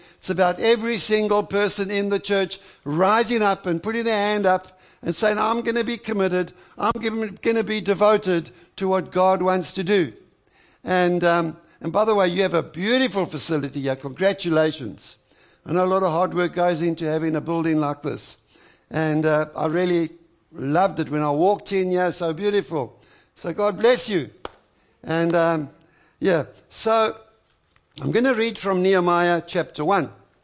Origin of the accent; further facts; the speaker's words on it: South Africa; We're originally from South Africa. I see we've got some other African brothers and sisters here.